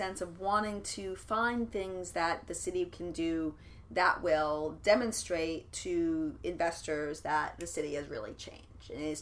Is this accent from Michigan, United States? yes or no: no; New York, United States; kind of growing up in New York